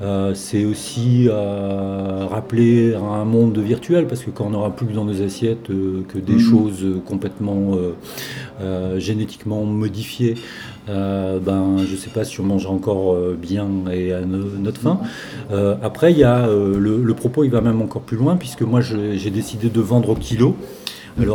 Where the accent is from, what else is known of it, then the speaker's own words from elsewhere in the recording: Hauts-de-France, France; now in Aveyron, France; Dans le Nord, puisque je viens du Nord depuis quelques mois, je suis dans l'Aveyron